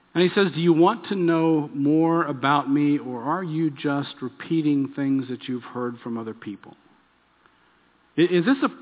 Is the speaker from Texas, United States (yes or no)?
yes; Texas, United States; Man, I'm from Texas. Of course.